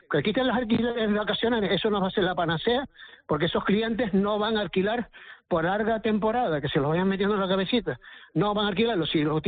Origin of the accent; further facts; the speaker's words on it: Canary Islands, Spain; Por muy canario que yo sea, que yo soy más canario que nadie.